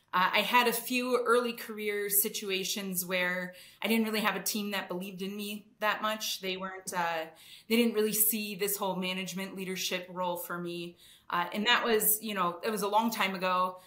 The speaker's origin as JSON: {"language": "English", "region": "Wisconsin", "country": "United States", "moved": "as an adult", "said": "I'm originally from Wisconsin, if you can't hear it in my accent. I haven't lived there for, I don't know, I left when I was like 18, but it just stays with you once you're from there. I'm from a pretty small town."}